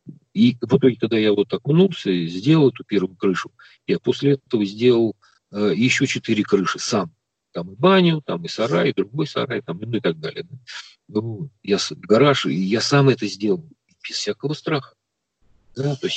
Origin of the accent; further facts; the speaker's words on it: Moscow, Russia; Я не умею ничего делать руками, я москвич.